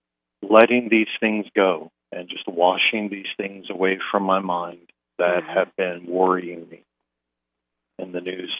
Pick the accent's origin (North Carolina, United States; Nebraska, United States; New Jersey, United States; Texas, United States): North Carolina, United States; I am Tuscarora from Robeson County, North Carolina. I am Bear Clan.